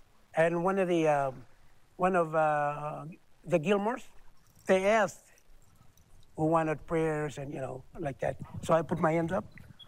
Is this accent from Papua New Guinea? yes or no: yes; Mushu Island, East Sepik, Papua New Guinea; I'm from Mushu Island. I was a Catholic, you know